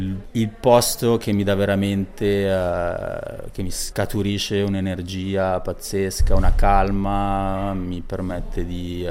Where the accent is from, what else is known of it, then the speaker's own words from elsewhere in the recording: Ascona, Ticino, Switzerland; also born or lived in Geneva; Difatti sono nato a Ginevra e a 7 anni, a causa di un problema familiare, io e mio fratellino siamo dovuti andare a vivere dai nonni.